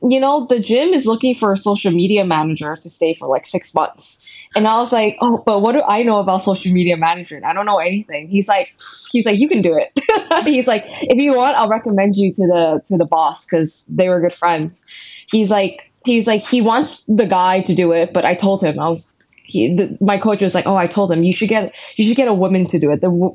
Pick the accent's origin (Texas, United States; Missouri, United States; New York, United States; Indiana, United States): New York, United States; So I was born and raised in New York in the US, and I am the product of immigrant parents.